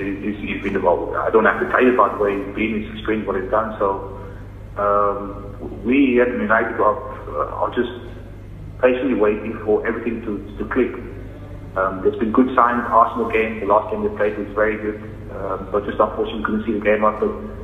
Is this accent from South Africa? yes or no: yes; Cape Town, Western Cape, South Africa; I came from the Cape Flats. I know what it's like.